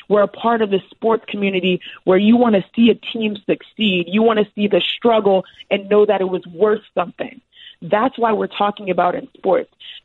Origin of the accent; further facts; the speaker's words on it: Houston, Texas, United States; I am a Nigerian American female athlete that was born and raised in Houston, Texas. And so, and I was born and raised with three other sisters.